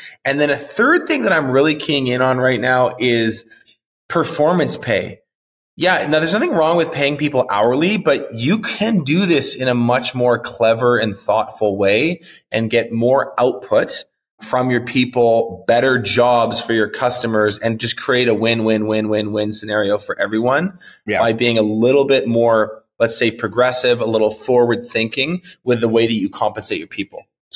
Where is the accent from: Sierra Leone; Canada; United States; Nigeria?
Canada; Yeah, I'm Canadian, proud of it. Although I've been told I'm the most American Canadian many people have ever